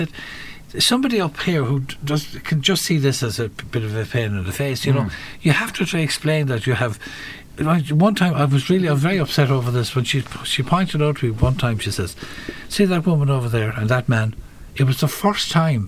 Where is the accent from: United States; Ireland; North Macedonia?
Ireland; Cork, Munster; I'm from Cork City, out the lock.